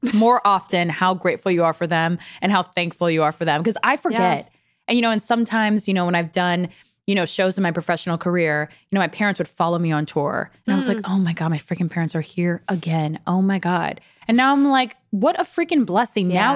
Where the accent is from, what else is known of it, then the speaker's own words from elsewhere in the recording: Los Angeles, California, United States; So I grew up in Los Angeles, and I always had so much energy, like an enormous amount of energy.